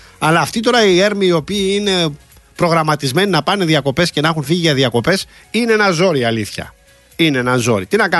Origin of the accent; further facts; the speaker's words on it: Rafina, Attica, Greece; Λοιπόν, και εκεί στην πατρίδα μου, στη Ραφίνα, εκεί δίπλα στον Άγιο Νικόλαο, έχει μια πολύ ωραία, ένα πολύ ωραίο παρεκκλήσι που είναι της Αγίας Μαρίνας